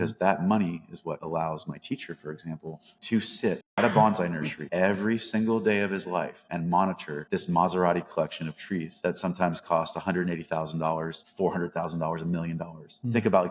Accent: United States; even if they don't realize it because we're American, right?

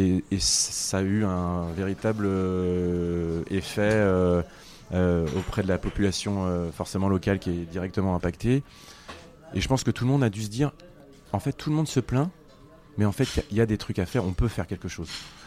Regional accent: Brittany, France; Je suis un peu chauvin, je suis breton aussi.

